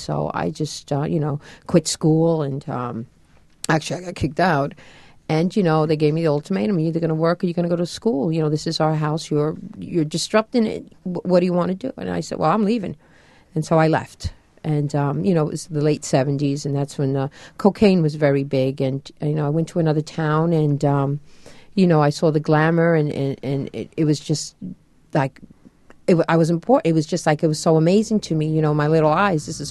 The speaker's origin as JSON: {"language": "English", "town": "Long Island", "region": "New York", "country": "United States", "tie": "born or raised there", "said": "Well, in my house, I grew up in Long Island, and both my parents are very loving and very protective"}